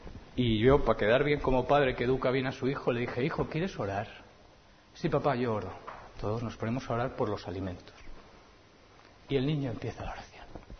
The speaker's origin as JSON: {"language": "Spanish", "region": "Basque Country", "country": "Spain", "said": "Sí, porque somos vascos, y el cielo lo sabe."}